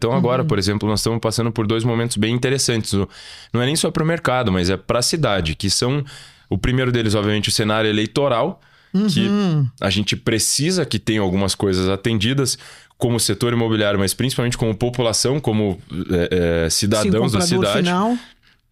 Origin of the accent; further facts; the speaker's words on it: Curitiba, Paraná, Brazil; eu sou nascido e criado em Curitiba, percebe.